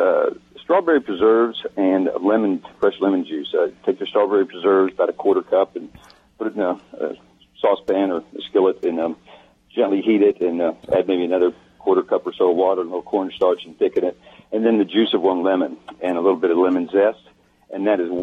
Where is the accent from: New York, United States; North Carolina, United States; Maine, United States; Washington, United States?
North Carolina, United States; Charlotte; Charlotte, North Carolina.